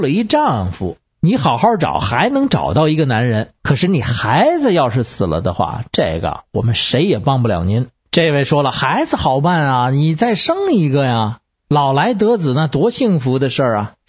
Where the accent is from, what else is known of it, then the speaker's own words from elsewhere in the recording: Beijing, China; 我是北京的